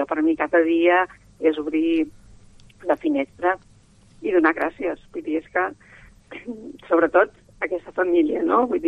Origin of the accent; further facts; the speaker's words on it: Vilafranca del Penedès, Catalonia, Spain; Jo soc de Vilafranca del Penedès, a 50 quilòmetres de Vilafranca, em va dir, vés-te'n a Bellvitge.